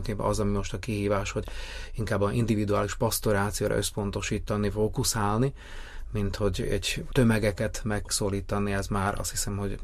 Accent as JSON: {"language": "Hungarian", "town": "Bratislava", "region": "Bratislava Region", "country": "Slovakia", "tie": "born or raised there", "said": "Én Pozsonyban nőltem, ott születtem, de hogy magyar ajkú vagyok, akkor Pozsonyban nincs olyan nagy szükség magyar pasztorációra, ezért Csaldóközbe kerültem konkrétan"}